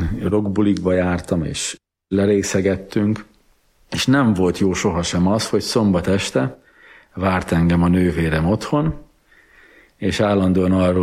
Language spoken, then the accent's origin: Hungarian; Subotica, Vojvodina, Serbia; Szabadkán születtem és nőttem fel.